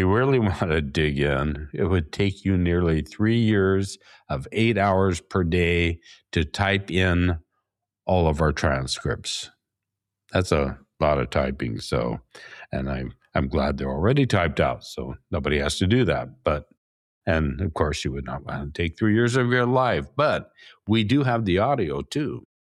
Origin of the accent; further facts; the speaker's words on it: Porto, Porto District, Portugal; from my hometown, Porto in Portugal